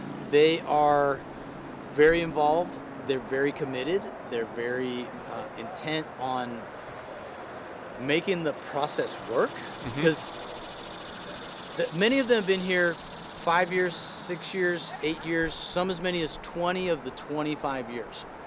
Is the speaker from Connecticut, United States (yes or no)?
yes; Connecticut, United States; No, I'm a Connecticut kid.